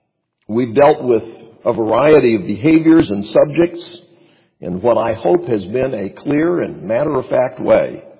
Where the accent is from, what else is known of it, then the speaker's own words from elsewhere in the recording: North Carolina, United States; When I was growing up in Western Carolina, you, in order to get from the east side of the Swannanoa Valley into Asheville, the city, you had to go through a tunnel.